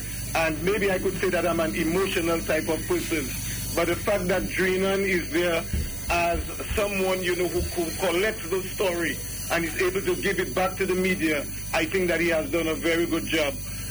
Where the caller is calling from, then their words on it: Portsmouth, South East England, United Kingdom; Yeah, I am from the Portsmouth area.